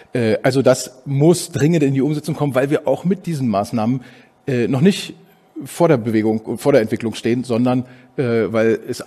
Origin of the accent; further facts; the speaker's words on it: Berlin, Germany; eine schöne Verbindung zu meiner Heimatstadt Berlin hat